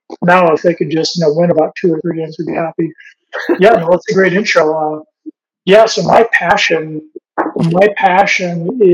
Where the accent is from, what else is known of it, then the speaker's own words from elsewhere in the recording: Nebraska, United States; also born or lived in Green Bay; I grew up in Nebraska and in Green Bay, so I'm a Packers fan too.